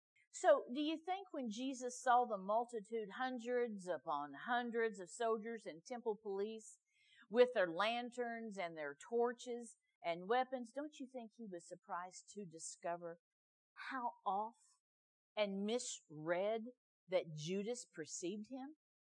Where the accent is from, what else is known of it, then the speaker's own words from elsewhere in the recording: Missouri, United States; So I told you I'm a show me girl. I'm truly from Missouri. I'm a show me girl.